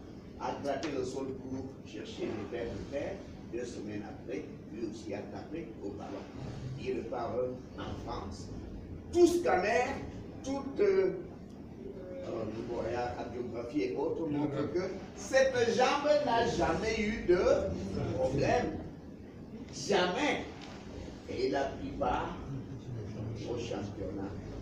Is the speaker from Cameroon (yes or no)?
yes; Cameroon; Il est venu chez nous, chez nous, au Cameroun.